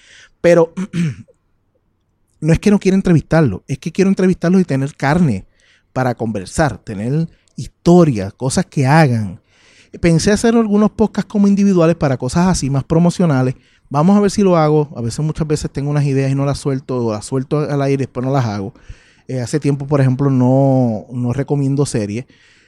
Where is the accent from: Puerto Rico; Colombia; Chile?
Puerto Rico; tienen que estar escuchándome en mi tierra, ¿verdad? Es Puerto Rico.